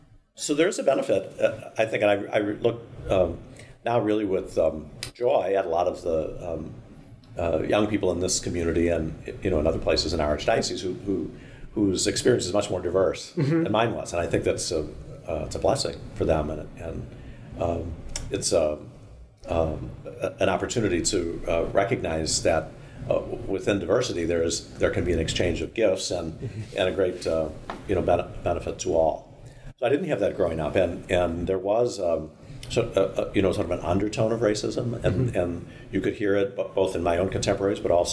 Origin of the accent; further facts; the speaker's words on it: St. Louis, Missouri, United States; growing up in St. Louis, I did not have the benefit where we lived of interaction with people of other races on a regular basis.